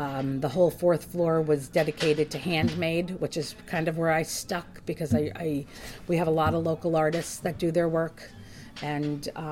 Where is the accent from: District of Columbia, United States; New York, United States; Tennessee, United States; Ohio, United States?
New York, United States; Catskill; Born and raised in Catskill.